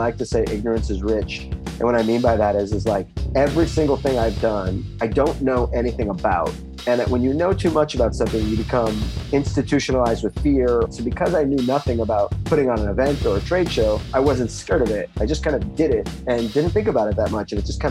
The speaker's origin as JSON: {"language": "English", "town": "Los Angeles", "region": "California", "country": "United States", "tie": "born or raised there", "said": "You know, Valley here in Santa Fernando Valley in LA is a nice place to grow up. You know, a little bit of suburbia, very, very close to LA."}